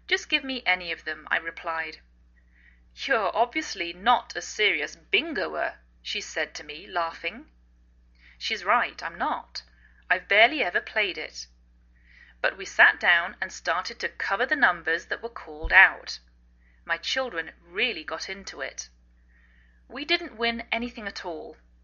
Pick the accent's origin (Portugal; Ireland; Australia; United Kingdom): United Kingdom; England; now in United States